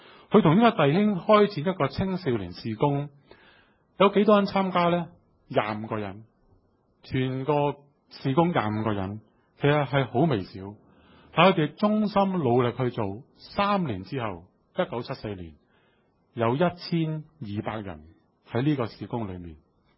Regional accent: Hong Kong; 我们香港人不太接触这些植物

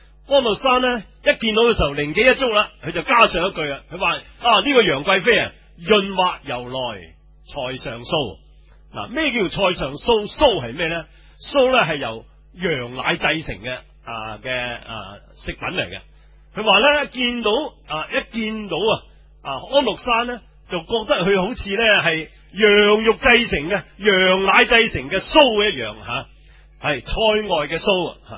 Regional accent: Hong Kong; 丈夫我哋香港人称为咩呀，唔係叫長期肉票喎

